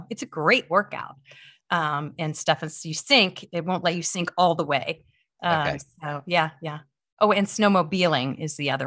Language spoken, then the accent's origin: English; Midwest, United States; I grew up in the Midwest. So, you know, lots of different lakes and things like that.